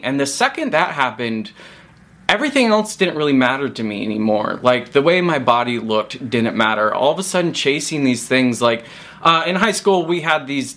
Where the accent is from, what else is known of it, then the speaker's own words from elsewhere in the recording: Indiana, United States; the second I moved across the country and went to school in Florida, I'm from Indiana.